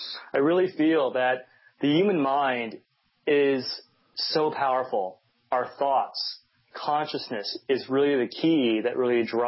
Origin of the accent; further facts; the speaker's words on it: California, United States; I'm actually from California myself over here, so we got the West Coast represented on your show today.